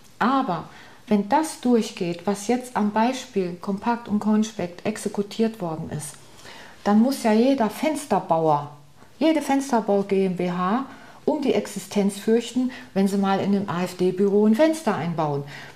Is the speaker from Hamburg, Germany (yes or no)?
no; Hesse, Germany; Nein, ich bin aus Nordhessen.